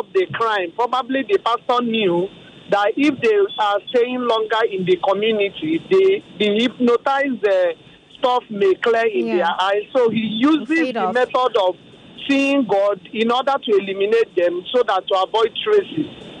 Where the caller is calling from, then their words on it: Lagos, Nigeria; I'm calling from Lagos Island.